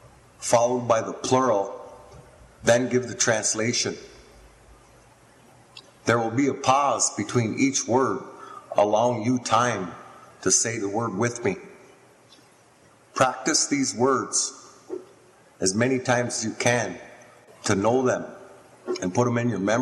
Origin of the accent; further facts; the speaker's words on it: Lac du Flambeau, Wisconsin, United States; My clan is the Bear. I'm from Lac du Flambeau.